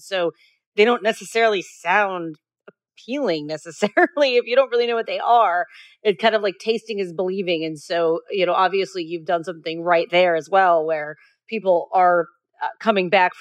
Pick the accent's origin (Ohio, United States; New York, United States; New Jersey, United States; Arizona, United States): Ohio, United States; I'm from Northeastern Ohio